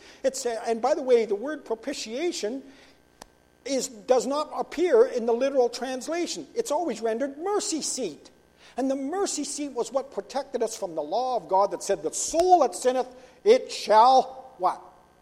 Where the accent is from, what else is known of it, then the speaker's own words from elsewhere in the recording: Ontario, Canada; where I grew up in Ontario, the old farmers, they'd collect all the stones out of the field